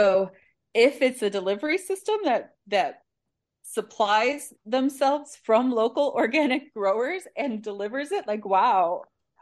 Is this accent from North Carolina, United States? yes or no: no; Wisconsin, United States; I really like fresh herbs and cheese because I'm from Wisconsin, right?